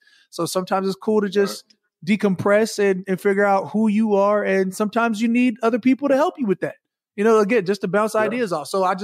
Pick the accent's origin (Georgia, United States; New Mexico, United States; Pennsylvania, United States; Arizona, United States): Arizona, United States; You know I'm from Arizona, so that's what I'm saying. That hot sausage was not on no platter. You could get chorizo.